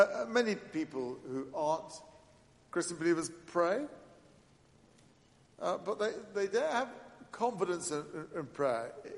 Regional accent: England, United Kingdom; Imagine that I want to stop being English and become French.

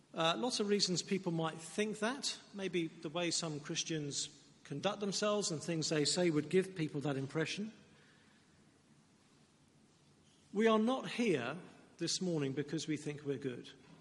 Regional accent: Maidenhead, South East England, United Kingdom; I live in Maidenhead. It's in Berkshire.

